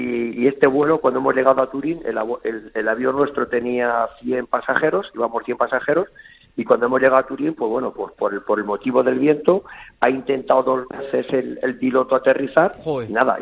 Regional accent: Spain; al ver que somos españoles y tal

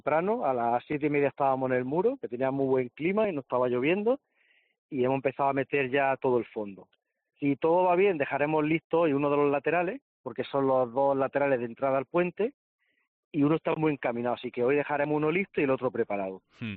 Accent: El Ejido, Andalusia, Spain; venimos de Almería. Mi compañero que es Dan Lavara, de Almería capital, y yo de Elegido, de un pueblo de Almería.

